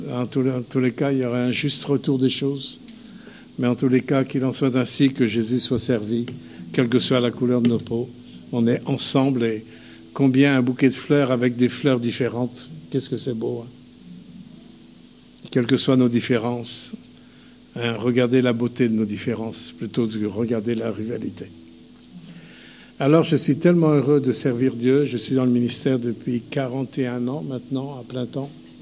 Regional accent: Paris, Île-de-France, France; moved away as an adult; now in Yvetot, France; Je suis né quand même à Paris, je suis un Parisien, j'ai vécu mes 22 premières années jusqu'à l'école biblique

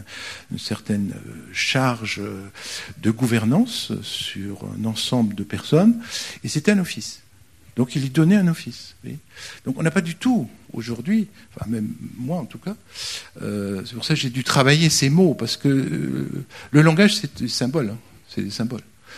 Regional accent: France; Et nous, en tant que Français, on est dans une histoire.

